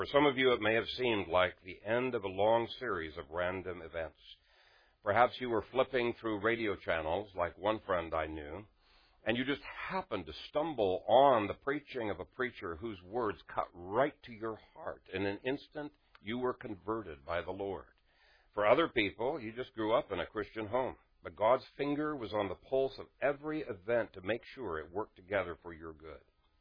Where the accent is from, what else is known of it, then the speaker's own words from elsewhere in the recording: Canada; also born or lived in Africa; I came from Canada.